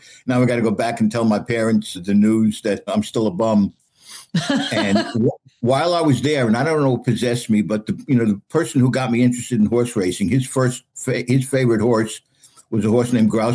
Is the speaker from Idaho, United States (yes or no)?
no; Brooklyn, New York, United States; Well, yes, I was born in Brooklyn, on the streets of Brooklyn, just like, you know, any other Brooklyn street kid